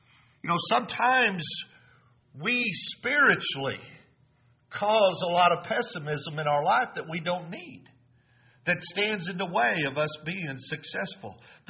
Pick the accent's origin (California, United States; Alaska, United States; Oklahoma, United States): Oklahoma, United States; Noble; I remember growing up in the Lord's Church at Noble, I had some good people to look up to, some great examples. There was a family, there was a couple that lived down the road from me in the big town of Slaughterville, Oklahoma.